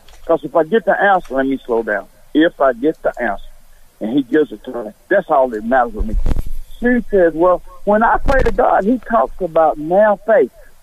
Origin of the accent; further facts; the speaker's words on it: High Point, North Carolina, United States; from High Point.